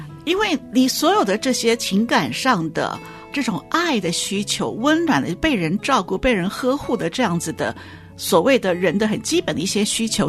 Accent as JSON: {"language": "Chinese", "country": "China", "said": "我觉得我们中国人是很缺乏这个关系的一个界限。"}